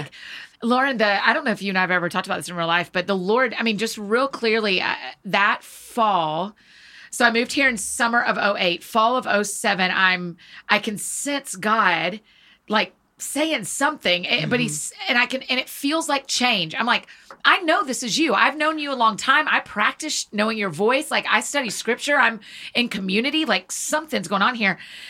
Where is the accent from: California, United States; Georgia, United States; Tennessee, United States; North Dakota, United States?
Georgia, United States; Marietta; So I grew up in Georgia. I grew up in Marietta. Went to University of Georgia.